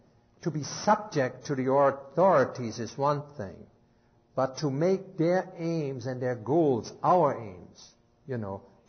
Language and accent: English; Germany; moved away; But when I first came to this country, being born and raised in Germany, I didn't see that truth